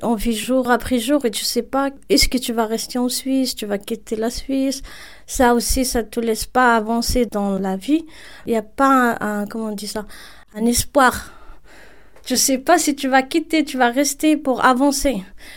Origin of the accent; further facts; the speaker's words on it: Morocco; French is a second language; moved away; j'ai de la chance de parler un peu le français. Donc, c'était facile pour moi un peu d'intégrer. Et quand je viens de Maroc aussi, c'est un pays un peu ouvert aussi.